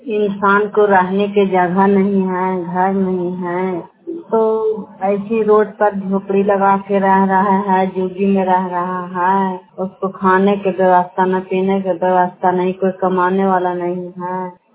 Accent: Bihar, India; now in Manesar, India; मैं बिहार के रहने वाला हूँ।

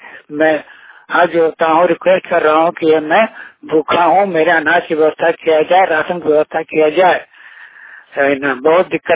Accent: Patna, Bihar, India; now in Tiruppur, India; पटना बिहार के रहने वाला हूँ। मैं तमिलनाडु सिक्को त्रिपुर में मैं रह रहा हूँ।

